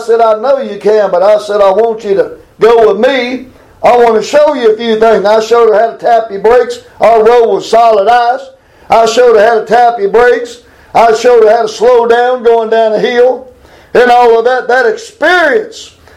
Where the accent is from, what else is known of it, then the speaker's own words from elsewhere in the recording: Glasgow, Scotland, United Kingdom; I'm from Glasgow. And the streets of Glasgow are pretty peaceable.